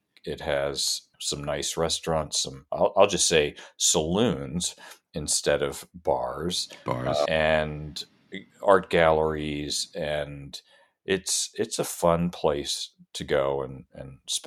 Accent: Northeast, United States; the one thing that has been so nice for us is that we came from the Northeast

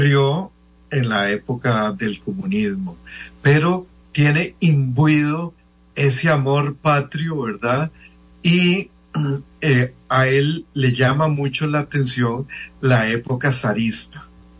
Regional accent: Costa Rica; Por ejemplo, uno como tico entra saludando a todo el mundo.

